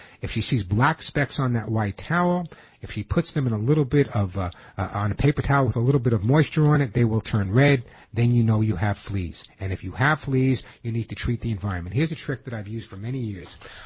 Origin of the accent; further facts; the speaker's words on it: New York, United States; You know, growing up in New York, the ego New Yorkers have. There's no other state but New York.